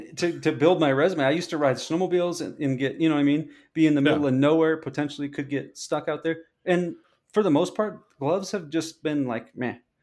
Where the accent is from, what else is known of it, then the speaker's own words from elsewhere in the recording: Dubois, United States; Like growing up in Dubois, I snowboarded all the time. We live in a cold climate.